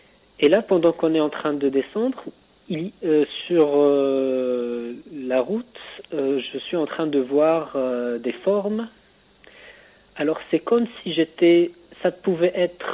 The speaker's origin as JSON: {"language": "French", "country": "Morocco", "said": "Et moi, je suis marocain. Je dois avoir peut-être 16, 17 ans, 15, 16 ans."}